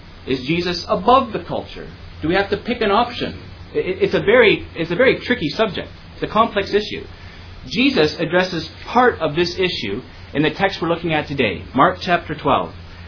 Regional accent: Canada; So we're Canadians. Presumably, all day long, we're doing Canadian things, living like Canadians.

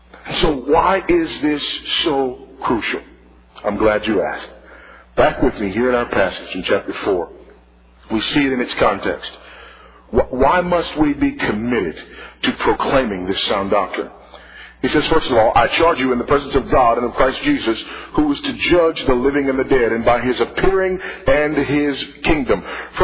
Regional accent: Los Angeles, California, United States; I grew up in Los Angeles, California. Drug infested, gang infested, South Central Los Angeles, California.

